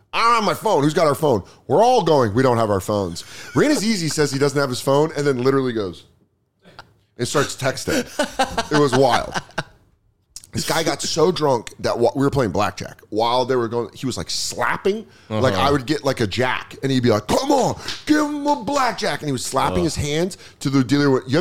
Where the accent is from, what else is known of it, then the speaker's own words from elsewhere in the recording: Colorado, United States; now in New York, United States; I'm from Colorado. I'm very pleasant. I live in New York.